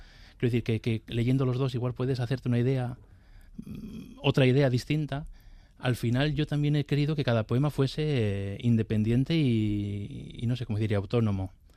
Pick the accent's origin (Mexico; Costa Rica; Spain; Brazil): Spain; yo empecé a escribir en castellano, ¿no? Porque es mi lengua materna, pero después cuando empecé a escribir en euskera